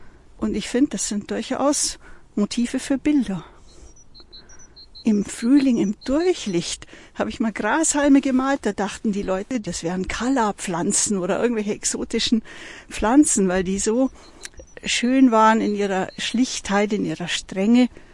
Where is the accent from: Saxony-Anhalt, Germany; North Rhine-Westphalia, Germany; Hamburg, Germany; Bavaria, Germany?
Bavaria, Germany; Ich bin ja im Allgäu aufgewachsen, im Ostallgäu, zwischen diesen grünen Kuhwiesen. Ich lebe jetzt seit 20 Jahren hier in Unterfranken in der Weinbaugegend